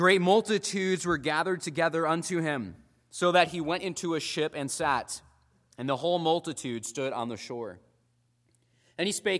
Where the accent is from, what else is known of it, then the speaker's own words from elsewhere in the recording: Illinois, United States; growing up in the Midwest in Illinois, and I worked on a cattle farm